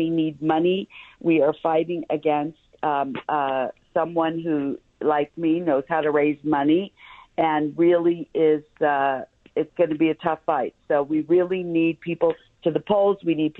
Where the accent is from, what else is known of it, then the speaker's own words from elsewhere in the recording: California, United States; now in Las Vegas, United States; I come from California. The policies have ruined the city. They've ruined the cities. They've ruined the beautiful state of California that I grew up